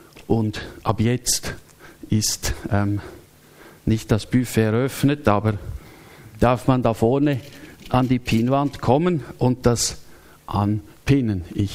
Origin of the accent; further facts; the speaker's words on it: Zurich, Switzerland; Ich habe als Schulkind in der Stadt Zürich dieses Lied in der Primarschule lernen müssen.